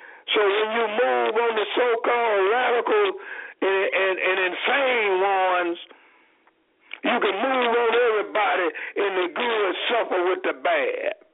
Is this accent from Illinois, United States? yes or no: no; Missouri, United States; But I'm still reflecting on Missouri, where Michael Brown was killed, and I'm from Missouri.